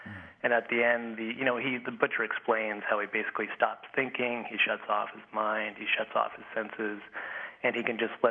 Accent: Canada; a Canadian. Yeah, we. There's not a whole lot of us up here because it's kind of cold.

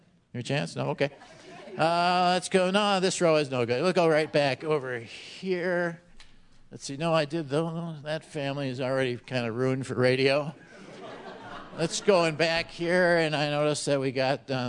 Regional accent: Madison, Wisconsin, United States; So my experience in Kenosha was, okay, so I came from Madison, Wisconsin.

